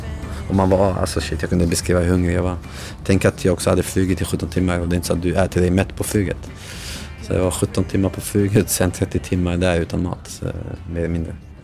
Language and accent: Swedish; Sweden; För det är ju väldigt enkelt för mig att bevisa att jag är från Sverige.